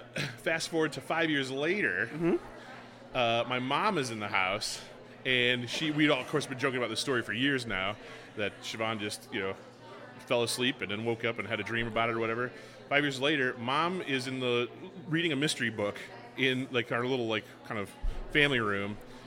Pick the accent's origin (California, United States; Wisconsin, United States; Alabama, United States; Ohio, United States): Wisconsin, United States; Menominee; now in Hudson, United States; All right. Well, I grew up in Menominee, Wisconsin, which was a lumber baron town.